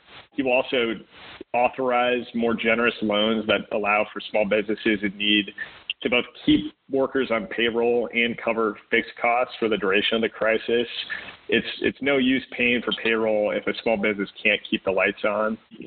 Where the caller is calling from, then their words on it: Iowa, United States; I'm calling in from Northeast Iowa